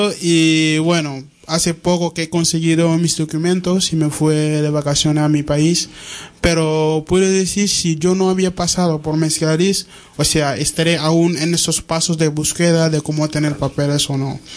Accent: Senegal; Yo soy de Senegal.

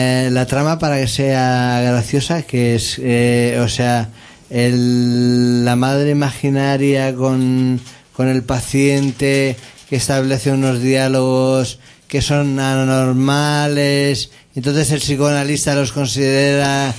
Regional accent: Argentina; Como argentino.

